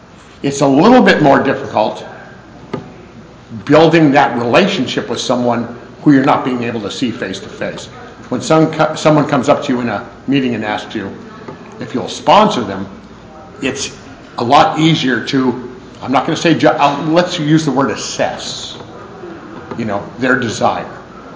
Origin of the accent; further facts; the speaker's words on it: California, United States; I'm an addict from the San Fernando Valley area, Southern California.